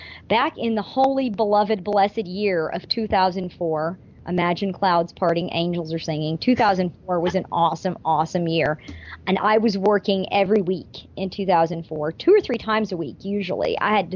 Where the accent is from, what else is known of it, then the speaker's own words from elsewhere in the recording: Houston, Texas, United States; I'm a little partial just because I'm from Houston